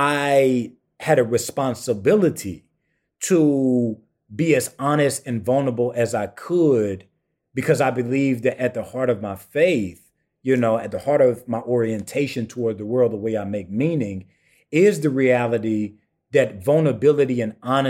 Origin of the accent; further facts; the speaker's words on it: the South, United States; I grew up in the Black rural South